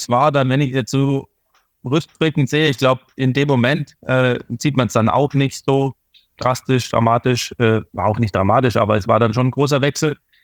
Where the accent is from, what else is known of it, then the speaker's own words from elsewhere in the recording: North Rhine-Westphalia, Germany; Ich als Westfale